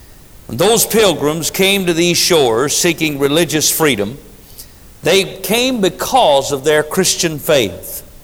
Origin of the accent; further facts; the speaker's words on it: United States; I'm thankful to God that I was born an American.